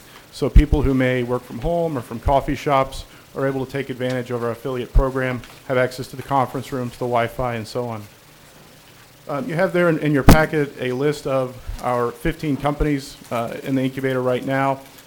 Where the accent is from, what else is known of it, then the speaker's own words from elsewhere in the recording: Virginia, United States; also born or lived in Illinois; now in Ocala, United States; I come from Virginia. I worked there for a while in business incubation. Was at a manufacturing incubator in Illinois for a few years, and came here to Ocala last year